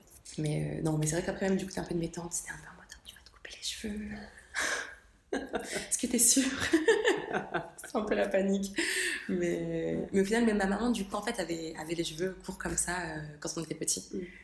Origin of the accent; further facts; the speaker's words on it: Roubaix, Hauts-de-France, France; now in Paris, France; 24 ans, je suis d'origine tunisienne, je suis née en France de deux parents du coup tunisiens. J'ai passé toute ma vie à Roubaix, jusque-là, très récemment, je suis à Paris en ce moment.